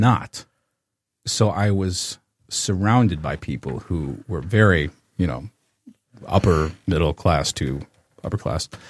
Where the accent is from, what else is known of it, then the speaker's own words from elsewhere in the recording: Detroit, Michigan, United States; born there; I was born in Detroit, actually.